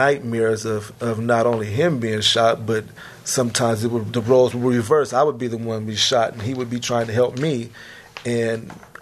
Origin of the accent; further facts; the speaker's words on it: San Francisco, California, United States; I'm 41 years old, born and raised in San Francisco. Western Edition, Fillmore, that's what they call it on the streets. Breaks Project, low-income housing living.